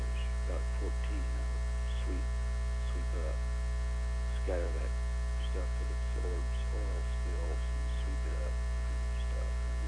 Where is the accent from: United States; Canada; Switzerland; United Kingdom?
United States; Brownfield, Texas; born there; I was born in Brownfield on March 3rd, 1944.